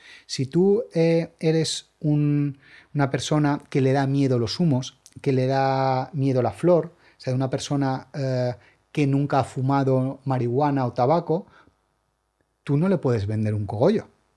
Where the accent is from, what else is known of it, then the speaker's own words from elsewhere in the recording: Málaga, Andalusia, Spain; now in Madrid, Spain; Yo soy de Málaga, yo vine a Madrid ya hace 14 años